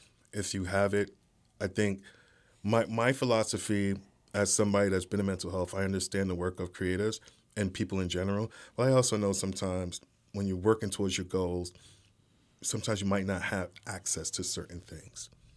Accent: New York, United States; moved away as an adult; now in Pennsylvania, United States; So I'm originally a New Yorker.

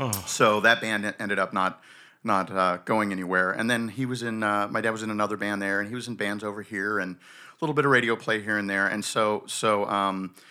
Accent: Debenham, East of England, United Kingdom; born there; We lived off base in a village in Suffolk County called Debenham, and I was born like on British soil and everything.

